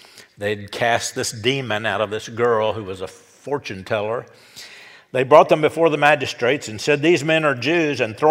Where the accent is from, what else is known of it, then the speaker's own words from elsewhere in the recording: United States; born there; I am an American by birth, and I am a Christian by the second birth.